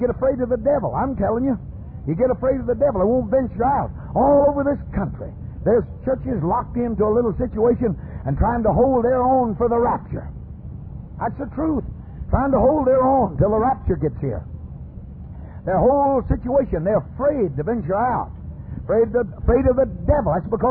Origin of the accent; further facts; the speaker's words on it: Texas, United States; born there; also born or lived in Pacific; I was born in Texas. I grew up in the Pacific.